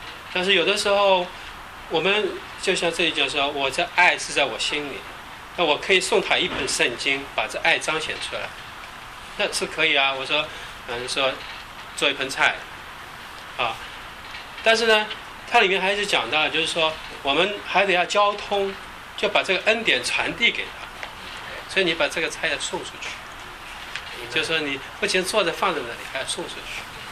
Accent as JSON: {"language": "Chinese", "country": "China", "lives_now": "United States", "said": "就是说我们中国人很多以前呢，很多人取名字叫什么福的"}